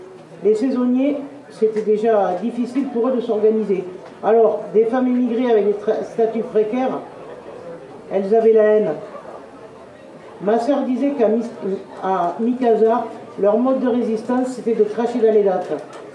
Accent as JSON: {"language": "French", "country": "France", "tie": "born there", "said": "Moi-même, je suis née en France, mais j'ai gardé la carte de séjour jusqu'en 1996. La date d'entrée en France, c'était ma date de naissance."}